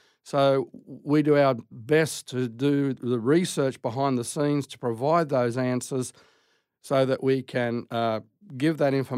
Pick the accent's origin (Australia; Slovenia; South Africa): Australia; moved away; Correct, yes. I've been commuting backwards and forwards for 20-some years, but 2 years ago we moved over here.